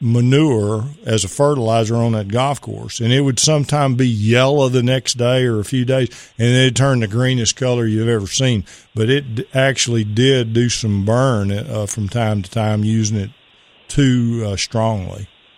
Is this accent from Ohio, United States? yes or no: no; Pittsburgh, Texas, United States; I'm from Pittsburgh, Texas, over in East Texas